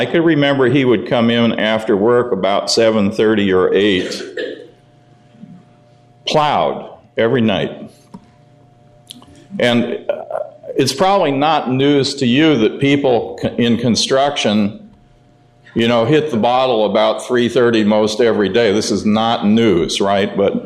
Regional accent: Phoenix, Arizona, United States; I grew up in Phoenix, Arizona, joined Al-Anon in 1987.

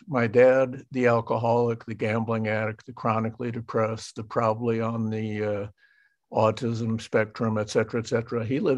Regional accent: St. Louis, Missouri, United States; I'm half German and half Irish. I was born and raised in St. Louis in the Midwest, and that's a real common combination in the St. Louis area, Irish and German.

